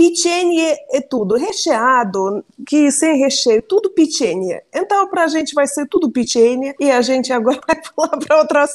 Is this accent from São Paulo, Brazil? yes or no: no; Rio de Janeiro, Brazil; accent: carioca; seu sotaque é melhor do que meu carioquês.